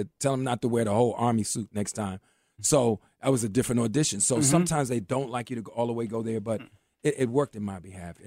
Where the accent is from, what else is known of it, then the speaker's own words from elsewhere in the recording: New York, United States; I said, I'm from New York. I'm just trying to get a job.